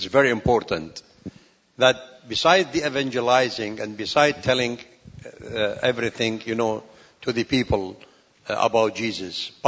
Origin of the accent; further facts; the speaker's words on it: Nineveh, Iraq; I'm from Nineveh.